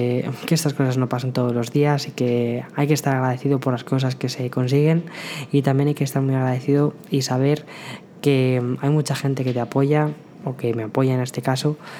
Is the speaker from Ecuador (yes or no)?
no; Madrid, Community of Madrid, Spain; also born or lived in San Antonio; now in New York, United States; Yo estuve viviendo allí durante un año entero en San Antonio, y ahora este año me he trasladado a Nueva York. Pero yo soy de Madrid, vengo de Madrid, España. Es una ciudad grande, bastante grande.